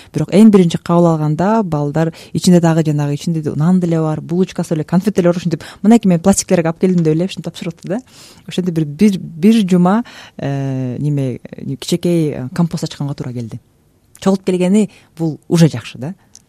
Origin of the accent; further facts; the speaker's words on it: Talas, Talas Region, Kyrgyzstan; also born or lived in Bishkek / Zurich; Ошондо мен мындай Бишкекте жүрүп, анан Цюрихте жашап, Таласка барам, өзүм Таластан болом.